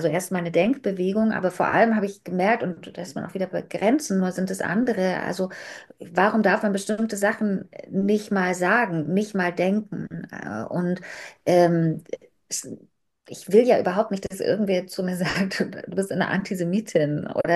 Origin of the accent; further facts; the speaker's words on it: Germany; weil ich eben als Deutsche